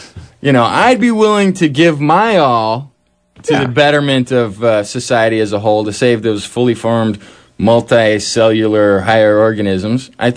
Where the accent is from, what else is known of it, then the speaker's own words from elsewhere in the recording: California, United States; Luckily, we're from California, so we don't really see it that much.